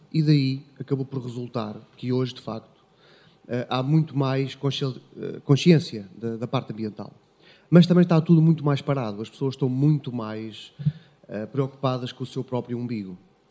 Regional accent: Lisbon, Portugal; now in Castro Laboreiro, Portugal; eu sou lisboeta de Gema, nasci em Lisboa, vivo em Castro Laboreiro, trabalho na varanda

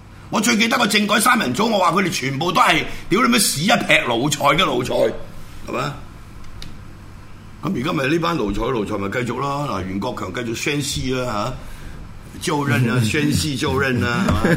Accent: Hong Kong; 包括我哋呢啲喺香港出世嘅人，係咪？都係即係由香港出世，喺香港受教育，香港成長。

